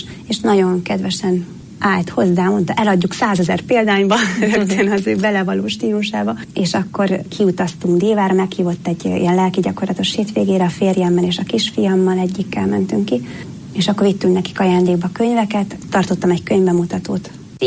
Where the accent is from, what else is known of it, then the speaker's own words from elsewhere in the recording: Budapest, Hungary; én a 16. kerületben Rákosztán Mihályon nőttem föl Budapesten